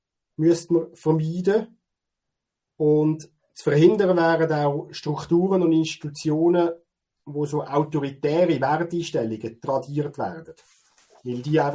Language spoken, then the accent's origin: German; Zug, Switzerland; Also ich komme jetzt aus dem Kanton Zug und ja, die Mietpreise sind bei uns ein Problem.